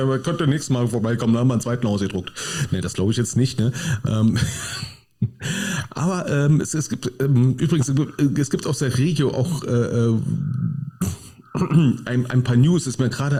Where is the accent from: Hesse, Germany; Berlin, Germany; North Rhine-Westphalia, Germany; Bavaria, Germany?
Berlin, Germany; Rixdorf; Weil ich komme aus Rixdorf.